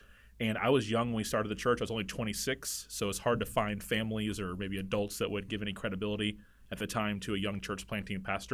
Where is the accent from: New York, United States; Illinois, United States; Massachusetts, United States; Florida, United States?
Florida, United States; Tallahassee; Well, growing up in Tallahassee, even at a young age in high school, I saw a tremendous need for gospel-centered churches.